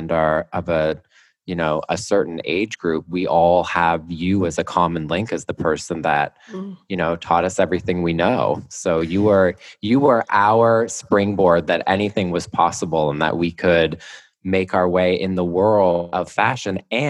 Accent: Canada; there's just something people will always say once they find out I'm Canadian, oh, that's why you're so nice.

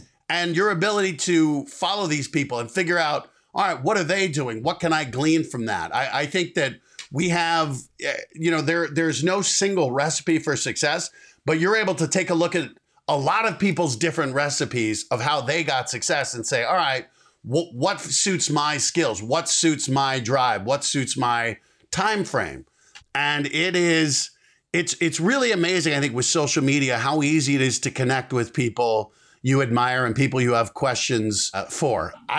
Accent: Denver, Colorado, United States; I remember growing up in Denver, which is not a small town, but I didn't know anyone in entertainment.

